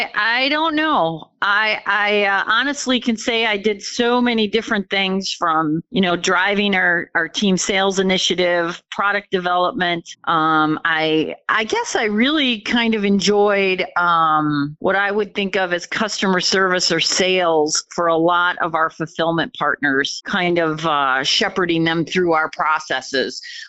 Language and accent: English; Wausau, Wisconsin, United States; growing up in Wausau, I thought I couldn't wait to get out.